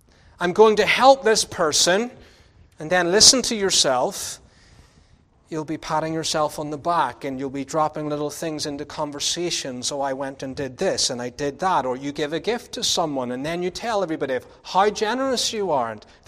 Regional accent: Northern Ireland, United Kingdom; I was brought up in Northern Ireland, going every year to motorbike races

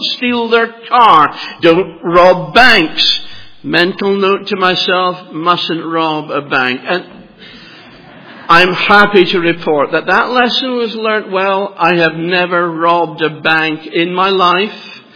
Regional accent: Edinburgh, Scotland, United Kingdom; Now, perhaps you, like I grew up in Edinburgh

